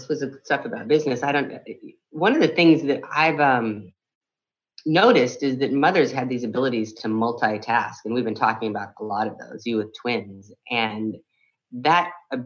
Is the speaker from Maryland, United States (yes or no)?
no; San Francisco, California, United States; I have a masterclass, Business Done Different, coming up here in San Francisco, my hometown, in a couple weeks.